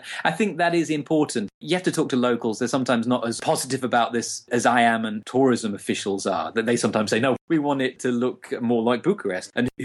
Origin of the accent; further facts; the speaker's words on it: North East England, United Kingdom; I'm from Northern England. And if I go back to my home village, the young people like me have all had to leave. There is no jobs there.